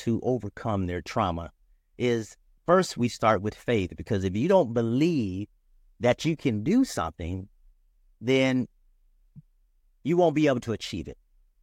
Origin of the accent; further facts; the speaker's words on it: California, United States; I was born and raised in California.